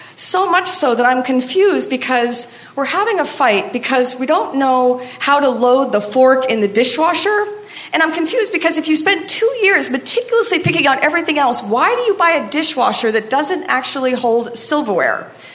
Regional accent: Maine, United States; we talked about world travel and his family from Iran and how I'm from Maine and how we just love architecture

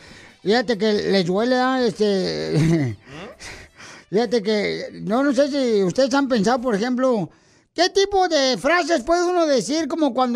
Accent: El Salvador; now in United States; Porque acá venimos de El Salvador, Estados Unidos.

